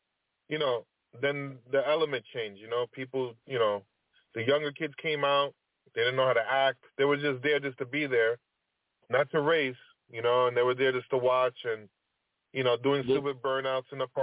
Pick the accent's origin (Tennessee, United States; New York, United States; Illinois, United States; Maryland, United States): New York, United States; New York City; You know, but I grew up on Hunts Point. Hunts Point was the spot back in the day.